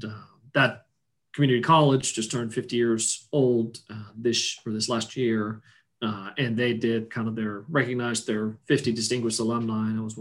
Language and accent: English; Oklahoma, United States; people still think I'm from Oklahoma, but I think I'm just kind of from somewhere up north or some other parts of the United States.